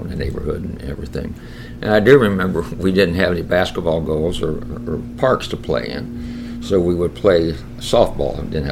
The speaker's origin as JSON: {"language": "English", "town": "Indianapolis", "region": "Indiana", "country": "United States", "tie": "born or raised there", "said": "I'm from Indianapolis, lived here all my life, and I think my age is 81."}